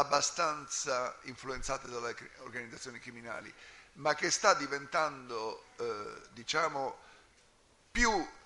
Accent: Sicily, Italy; perché sono siciliano

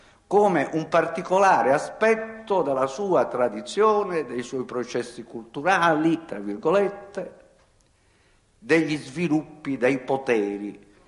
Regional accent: Sicily, Italy; da siciliano che ama profondamente la Sicilia

